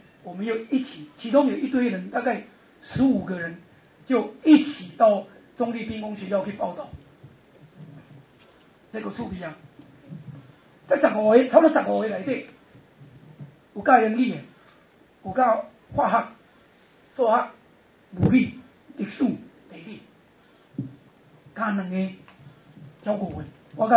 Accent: Guangdong, China; 一个广东一个山东、哦、他是山东人，我是广东人

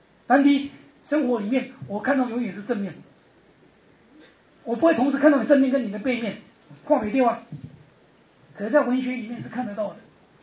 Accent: Guangdong, China; 一个广东一个山东、哦、他是山东人，我是广东人

